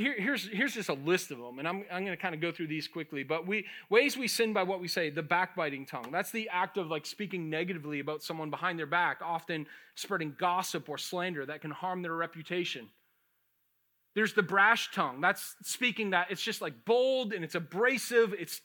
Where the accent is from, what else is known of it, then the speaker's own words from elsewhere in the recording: Boston, Massachusetts, United States; I grew up in Boston. I was a city boy.